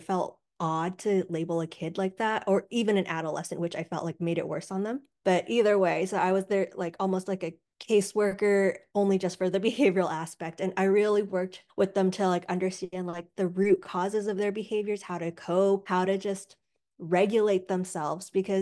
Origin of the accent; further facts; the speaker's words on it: United States; born there; So I was born here in the States, but my family members all were escaping genocide from Cambodia.